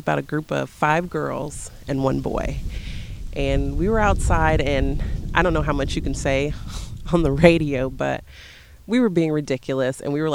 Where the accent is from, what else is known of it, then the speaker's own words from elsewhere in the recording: Bloomington, United States; being born and raised in Bloomington, I didn't go to school in like a diverse community. It was predominantly white.